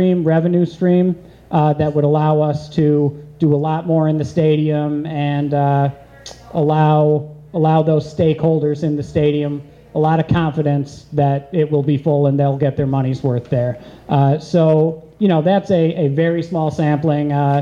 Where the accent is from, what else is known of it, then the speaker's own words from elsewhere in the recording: Buffalo, New York, United States; You know, I'm from Buffalo. I grew up here.